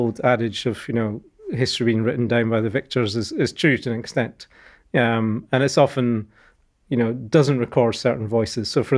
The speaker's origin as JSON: {"language": "English", "region": "Scotland", "country": "United Kingdom", "said": "I'm from Northeast Scotland originally."}